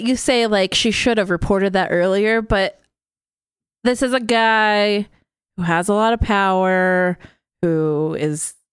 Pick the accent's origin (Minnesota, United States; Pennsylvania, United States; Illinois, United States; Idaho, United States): Idaho, United States; Sure, we get it. We're from Idaho. We know.